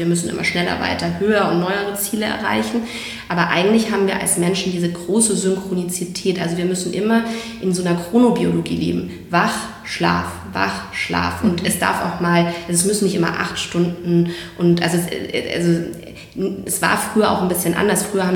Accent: Munich, Bavaria, Germany

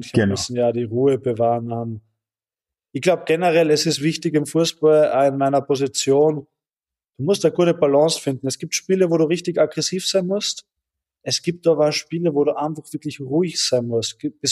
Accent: Austria; wir Österreicher

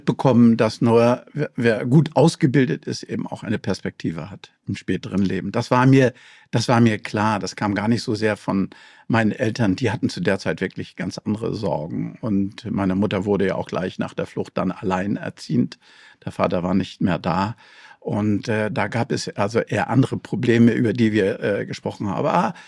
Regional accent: Langsdorf, Mecklenburg-Vorpommern, Germany; now in Hamburg, Germany; aufgewachsen bin ich in Langsdorf, Mecklenburg-Vorpommern, etwa 20 Kilometer von Rostock entfernt.

